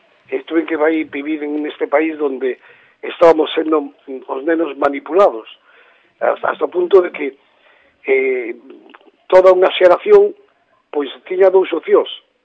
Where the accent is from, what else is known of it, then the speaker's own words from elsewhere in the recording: Galicia, Spain; como bon galego que son